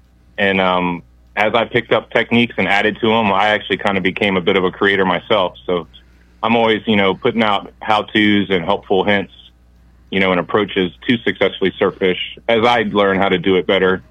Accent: Virginia, United States; So I'm from Northern Virginia, right in Fairfax County, just outside of the Washington, D.C. area.

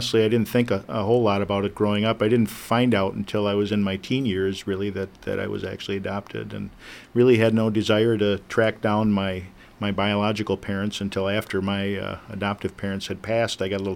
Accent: Racine, Wisconsin, United States; also born or lived in Milwaukee; Well, born in Milwaukee, raised in Racine.

